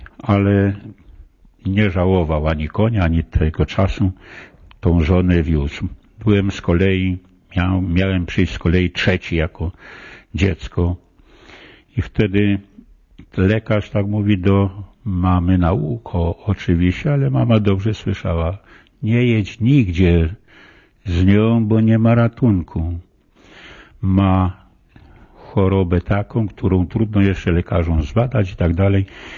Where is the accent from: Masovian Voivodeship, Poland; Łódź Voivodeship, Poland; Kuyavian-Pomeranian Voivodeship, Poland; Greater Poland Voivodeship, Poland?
Łódź Voivodeship, Poland; Żytno; Pochodzę z okolic Częstochowy, mała wieś, gmina Żytno, powiat Radomsko.